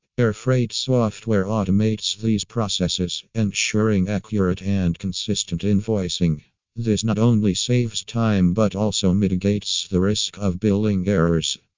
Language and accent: English; Pennsylvania, United States; from Pennsylvania and USA.